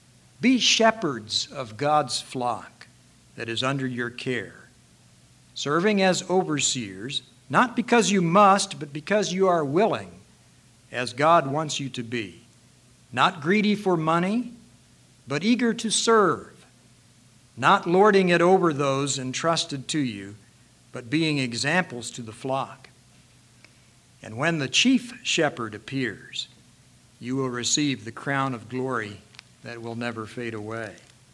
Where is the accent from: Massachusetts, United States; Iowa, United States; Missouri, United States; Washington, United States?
Missouri, United States; St. Louis; Maybe some 18-wheelers would go all the way out to St. Louis, my hometown.